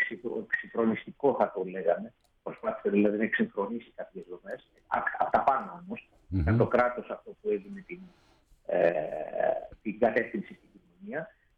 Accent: Greece; προφανώς είμαι Έλληνας

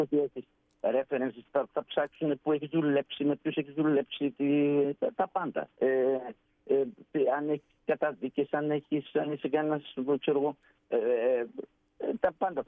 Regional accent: Greece; Εμείς σαν Έλληνες δεν έχουμε πρόβλημα. Εμείς μπορούμε να τα καταφέρουμε αυτά.

